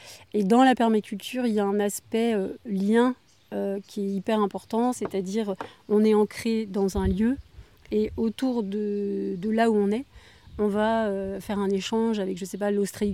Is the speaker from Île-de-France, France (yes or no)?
no; Saint-Malo, Brittany, France; born there; parce que je suis en Bretagne, et c'est vrai que j'aime les paysages bretons, j'adore la mer, je suis née à Saint-Malo, donc je suis liée à ce territoire, c'est clair.